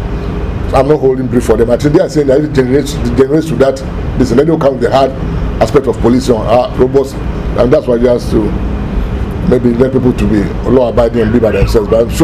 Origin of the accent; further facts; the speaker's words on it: Ghana; But we, as Ghanaian policemen, have tried to be, as I said, very neutral, adopt a middle position, be impartial as possible.